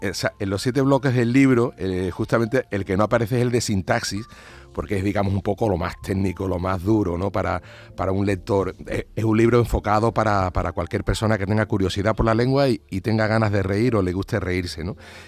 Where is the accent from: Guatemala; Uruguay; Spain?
Spain; Alcalá de Guadaíra, Andalusia; un ilustrador de mi pueblo, de Alcalá de Guadaira